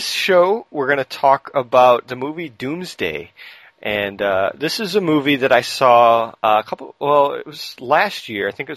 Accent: Chicago, Illinois, United States; But it's funny because like I grew up north too in Chicago

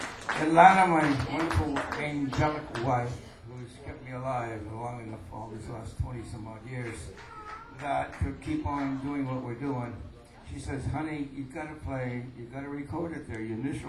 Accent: Boston, Massachusetts, United States; And I'm from Boston, so excuse me from my lingo, but I'm from Boston.

